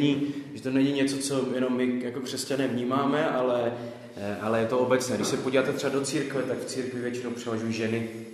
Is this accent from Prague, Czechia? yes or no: no; Vsetín, Zlín Region, Czechia; ze Vsetína